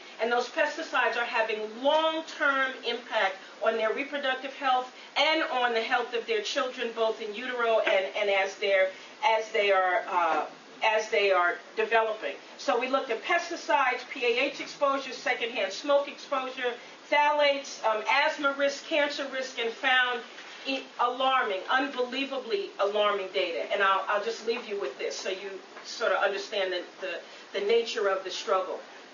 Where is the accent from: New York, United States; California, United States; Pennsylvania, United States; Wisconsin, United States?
New York, United States; moved away as an adult; now in Prince William County, United States; And so I am from New York, and I lived in northern Manhattan and Harlem most of my life until I moved to Prince William County in 1998.